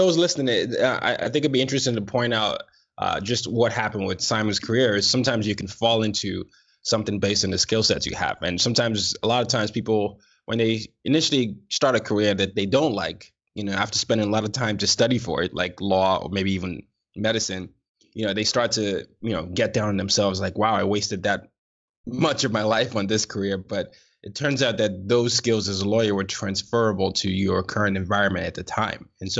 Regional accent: Nigeria; Now, anyone who knows me knows sports is my first love. I'm a Nigerian.

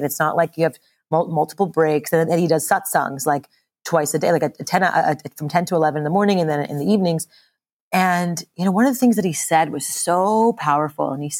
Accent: India; it's so crazy to even say that as an Indian person

